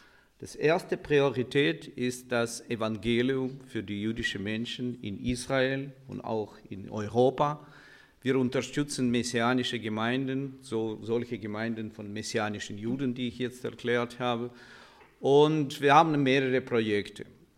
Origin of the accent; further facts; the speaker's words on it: Ukraine; Ich komme aus der Ukraine, aus dem Land, wo der Krieg jetzt herrscht.